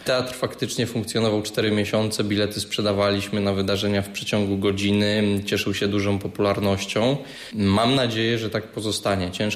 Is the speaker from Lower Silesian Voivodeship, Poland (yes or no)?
yes; Jelenia Góra, Lower Silesian Voivodeship, Poland; wychowałem się w teatrze w Jeleniej Górze